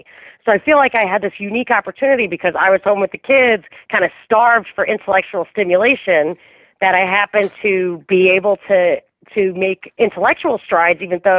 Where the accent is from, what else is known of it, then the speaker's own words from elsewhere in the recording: Rockland County, New York, United States; also born or lived in Manhattan / Dallas / Houston / Bay Area; I am from New York, so I grew up in Rockland County, and I'm originally, my family's from Brooklyn, but I also lived in Manhattan when I was an investment banker.